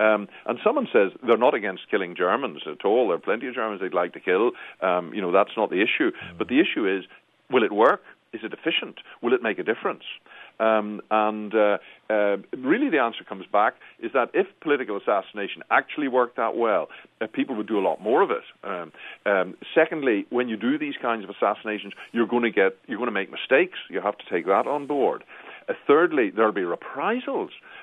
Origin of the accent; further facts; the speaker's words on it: Belfast, Northern Ireland, United Kingdom; born there; No, I'm Irish myself. I work in Belfast. I was born in Belfast.